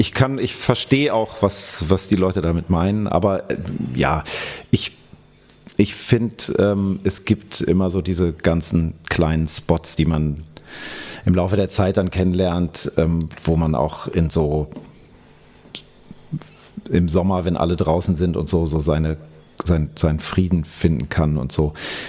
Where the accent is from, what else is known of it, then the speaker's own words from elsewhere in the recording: Hanover, Lower Saxony, Germany; now in Berlin, Germany; Nee, ich komme aus Hannover ursprünglich.